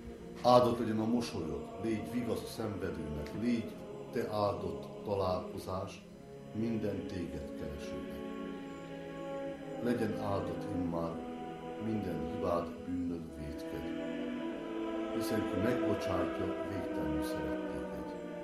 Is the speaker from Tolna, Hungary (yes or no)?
yes; Szekszárd, Tolna, Hungary; az én szülővárosomban, Szexárdon kiadtak egy egy könyvecskét